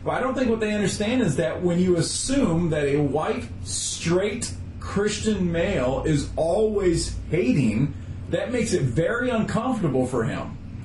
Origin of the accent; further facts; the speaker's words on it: Wisconsin, United States; And I remember when I was growing up in Wisconsin, I knew very few, to be PC, African-Americans, knew very few black people, very few.